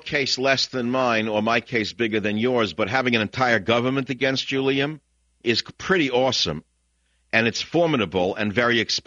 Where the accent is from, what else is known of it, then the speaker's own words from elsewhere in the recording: Bronx, New York, United States; What's the matter? You don't like my accent because I'm from the Bronx?